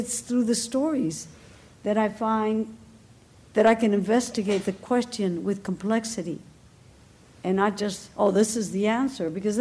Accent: Dominican Republic; English is a second language; growing up in the Dominican Republic, I never heard anything about Haiti. It's a little island. You know, it's like that border was, especially I was growing up in the dictatorship.

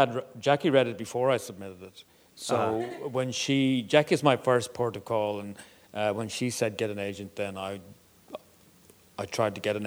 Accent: Ireland; accent: Irish; Can you understand my Irish accent?

